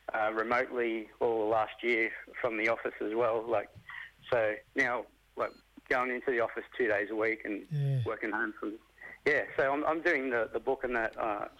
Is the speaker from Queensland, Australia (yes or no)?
no; Brewarrina, New South Wales, Australia; I'm a Barkindji man. So, yeah, I come from northwest New South Wales, Brewarrina.